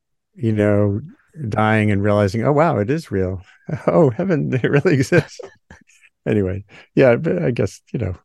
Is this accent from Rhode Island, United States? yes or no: yes; Rhode Island, United States; yeah, no, I grew up in Rhode Island on the ocean, near the ocean, and I love the ocean.